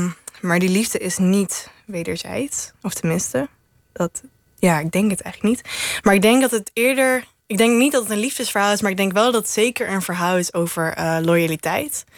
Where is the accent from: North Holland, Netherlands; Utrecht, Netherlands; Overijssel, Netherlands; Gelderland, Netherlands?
Gelderland, Netherlands; Ermelo; Nou, ik kom uit Ermelo. Dat heeft volgens mij 10.000 inwoners